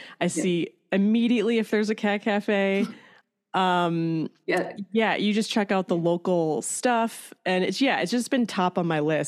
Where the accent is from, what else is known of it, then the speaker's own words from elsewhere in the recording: Rochester, New York, United States; I'm wearing my Finger Lakes New York sweatshirt because I also wanted to mention we're both from Rochester.